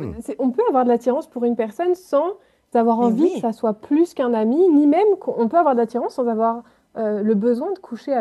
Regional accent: France; Je viens de France, là, ça s'entend

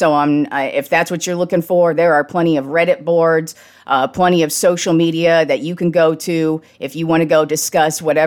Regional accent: Reno, Nevada, United States; also born or lived in San Jose, United States; now in Austin, United States; Personally, I was born in San Jose, California, grew up in Reno, Nevada, and now spent the last 14 years here in Austin, Texas.

